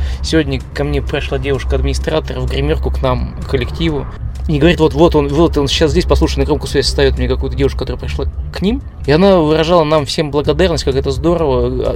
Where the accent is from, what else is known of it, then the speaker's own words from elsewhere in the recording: Perm, Perm Krai, Russia; и пермяков в том числе, потому что я из Перми, и, может быть, это какой-то дух пермский, вот этот, не знаю, река Кама дает энергию и силу нашим землякам.